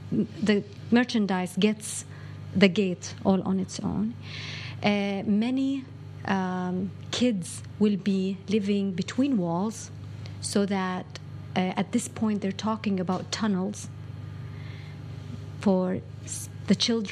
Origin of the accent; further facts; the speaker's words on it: Bethlehem, West Bank, Palestine; I come from Bethlehem, and Bethlehem at this point is being encircled by, it's a 26-foot-high wall, much higher than the Berlin Wall.